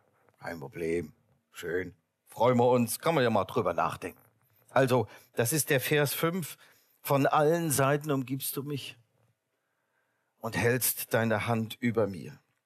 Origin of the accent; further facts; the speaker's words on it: Thuringia, Germany; Ich komme aus dem Osten wie der Thomas Lorenz. Aus der Deutschen Demokratischen Republik, jedenfalls damals. Und aus Thüringen, aus der Nähe.